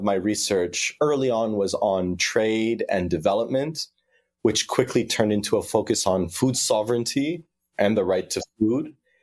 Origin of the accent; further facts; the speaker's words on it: Lebanon; now in United States; I teach at the law school at the University of Oregon. I used to be a lawyer in Toronto, and I'm originally from Lebanon.